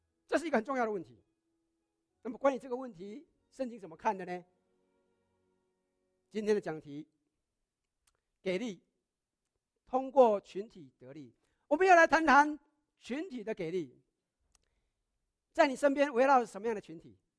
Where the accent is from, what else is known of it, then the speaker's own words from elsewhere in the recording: China; 这个我们可以说，就是我们中国人所说的贵人来相助，是吧？